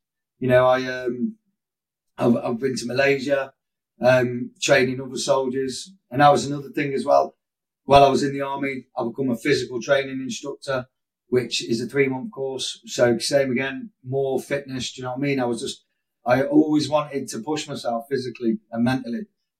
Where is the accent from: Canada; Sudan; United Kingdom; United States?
United Kingdom; Stafford, West Midlands; And anyway, I got back to my hometown, Stafford, where I live, to the station.